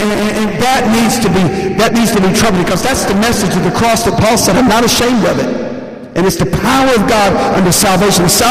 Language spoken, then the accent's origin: English; the South, United States; I'm from the Bible Belt. I might have gotten shot for that comment.